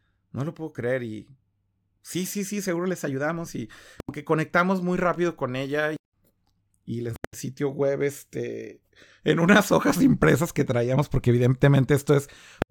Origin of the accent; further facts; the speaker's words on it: Mexico; venimos de México, tenemos un sitio web, somos prensa y queremos información